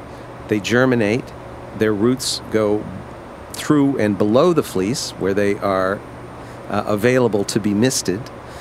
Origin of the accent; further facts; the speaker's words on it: Ohio, United States; I admire inventors. I'm from Ohio.